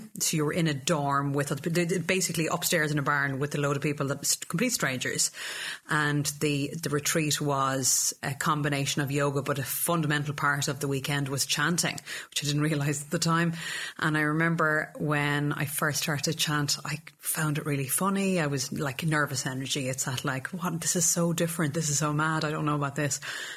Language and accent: English; west of Ireland, Ireland; I'm from the west of Ireland, and that's a huge part of kind of my upbringing and singing songs